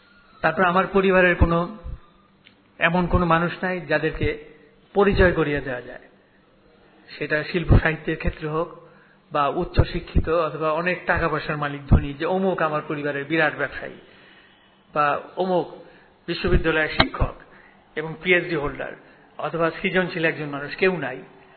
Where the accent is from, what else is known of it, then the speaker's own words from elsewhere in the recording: Dhaka, Dhaka Division, Bangladesh; আমার যে জন্ম হয় পুরনো ঢাকায়, সেটা জেলখানার উল্টো দিকে, ঢাকা কেন্দ্রীয় কারাগারের উল্টো দিকে, মৌলভীবাজার।